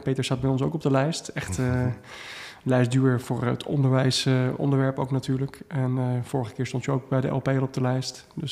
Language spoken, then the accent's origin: Dutch; Amersfoort, Utrecht, Netherlands; We komen allebei hier uit Amersfoort.